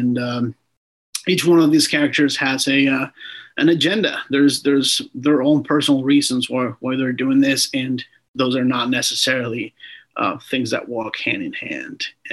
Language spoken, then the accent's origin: English; Puerto Rico; English is a second language; So I was born in Puerto Rico, born and raised, fully bilingual. You know, I started teaching myself English when I was 10